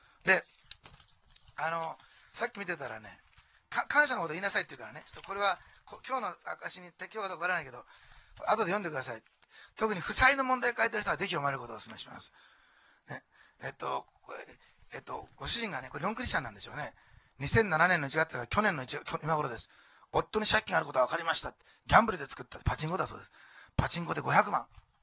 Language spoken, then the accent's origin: Japanese; Osaka, Japan; born there; 私は大阪生まれですから、大阪式のお好み焼き好きなん。